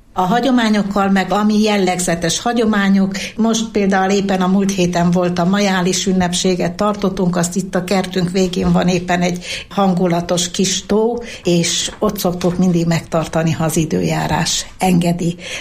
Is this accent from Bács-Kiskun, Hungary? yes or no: no; Abasár, Heves, Hungary; Én abasári születésű vagyok, tehát Tőzsgyökeres abasári